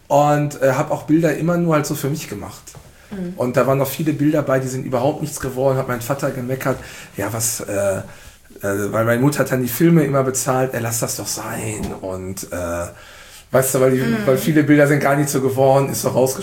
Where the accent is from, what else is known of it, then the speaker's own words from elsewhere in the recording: North Rhine-Westphalia, Germany; Weil ich wohne ja nicht in Bochum. Bochum VfL ist mein Verein, aber ich bin ja im Niederrhein groß geworden, also 80 Kilometer von Bochum weg.